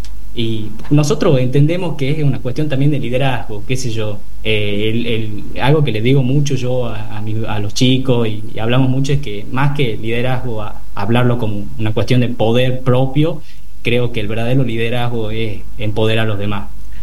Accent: Tucumán, Argentina; yo soy de Tucumán.

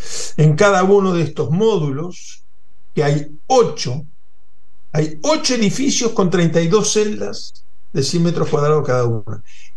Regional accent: Uruguay; Él es el presidente y yo soy uruguayo.

